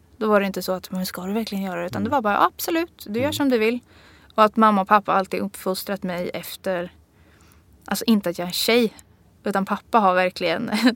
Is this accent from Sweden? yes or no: yes; Motala, Östergötland, Sweden; Och jag är uppvuxen på stranden i Motala. Så det tror jag egentligen har färgat min uppväxt mer. Att jag har haft närhet till natur och haft en bott i liksom en liten stad.